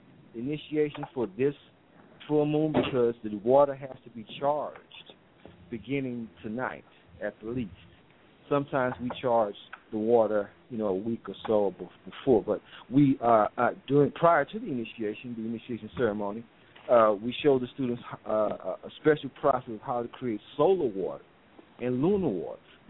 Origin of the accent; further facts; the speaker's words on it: Texas, United States; that's kind of cold for me. I'm a Texan.